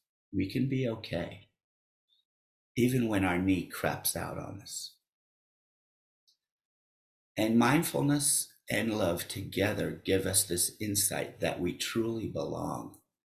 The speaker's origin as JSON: {"language": "English", "town": "Tulsa", "region": "Oklahoma", "country": "United States", "tie": "born or raised there", "said": "and then I grew up in Tulsa, Oklahoma. Dad was in the oil business, in the pipeline business, actually."}